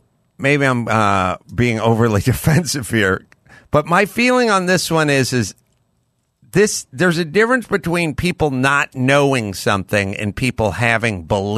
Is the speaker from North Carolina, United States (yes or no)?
no; North Hollywood, California, United States; I'm like, nobody knows. I'm from North Hollywood. Nobody knows.